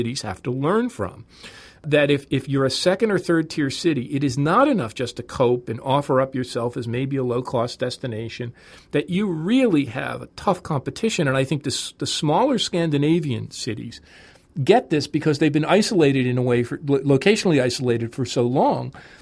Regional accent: Newark, New Jersey, United States; also born or lived in New York / Boston; I grew up in the Newark, New Jersey area. I won't talk about specific cities within that, but Newark, New Jersey.

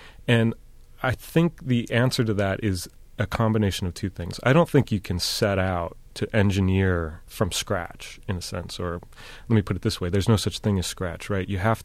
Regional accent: Buffalo, New York, United States; I guess I mentioned I grew up in Buffalo, and Buffalo was hurting at the time, and Bethlehem Steel Plant in Lackawanna was shutting down, and the city was really worried about its future.

